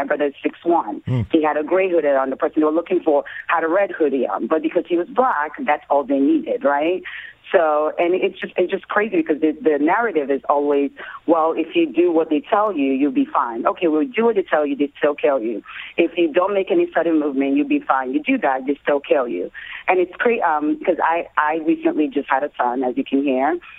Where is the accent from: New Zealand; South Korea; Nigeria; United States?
Nigeria; moved away; So I told the screener, so I'm actually Nigerian